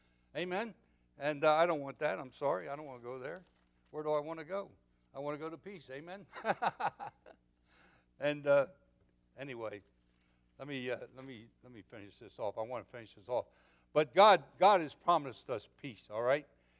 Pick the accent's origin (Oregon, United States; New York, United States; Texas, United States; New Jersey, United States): New Jersey, United States; Hurricane come up the East Coast. I'm from New Jersey.